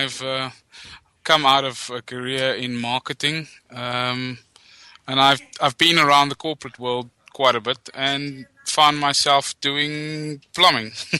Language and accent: English; Bromley, London, United Kingdom; I'm from Bromley, southeast London.